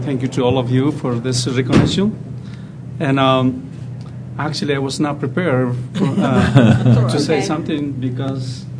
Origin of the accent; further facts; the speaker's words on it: Peru; English is a second language; now in United States; because I went to college in Peru, and I am from Peru.